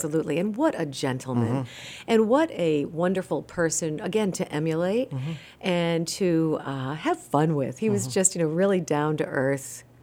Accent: Cumberland, Rhode Island, United States; accent: Rhode Island; I was born and raised in Cumberland, Rhode Island, mm-hmm. so not far from here, and I had a bad Rhode Island accent. Cumberland. I was from Valley Falls, right?

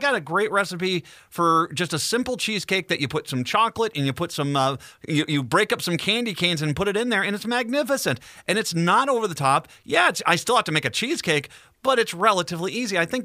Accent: Rhode Island, United States; I mean, I grew up in Rhode Island. You know that. I grew up out by Point Judith

